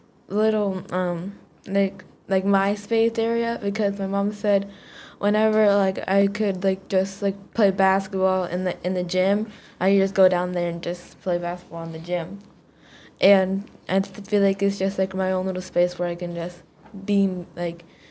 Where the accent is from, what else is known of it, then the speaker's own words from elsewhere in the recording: Jefferson City, Missouri, United States; I'm from Jefferson City, Missouri.